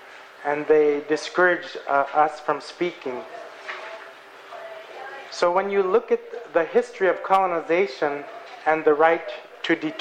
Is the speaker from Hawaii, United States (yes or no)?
no; Alaska, United States; I myself am Central Yupik, and I come from the Central Yupik area.